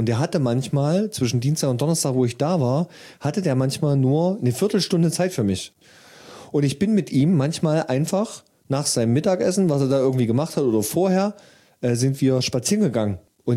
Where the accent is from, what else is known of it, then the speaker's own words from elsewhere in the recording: Saxony-Anhalt, Germany; also ich komme ja aus der Nähe von Halle